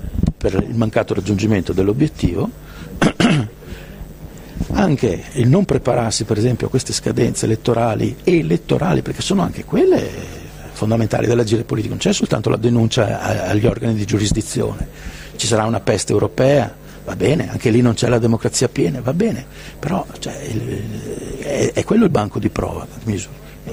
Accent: Veneto, Italy; Noi siamo veneti, siamo italiani, siamo europei

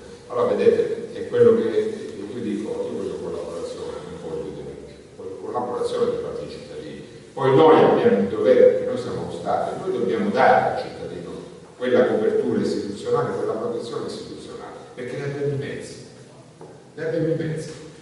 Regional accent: Calabria, Italy; della nostra terra, di questa parte della terra del Calabria

